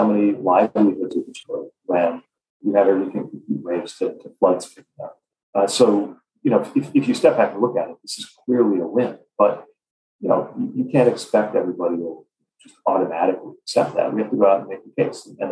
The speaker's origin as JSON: {"language": "English", "town": "South Bend", "region": "Indiana", "country": "United States", "tie": "born or raised there", "said": "My hometown of South Bend was a company founded for Studebaker back when that was a major automaker"}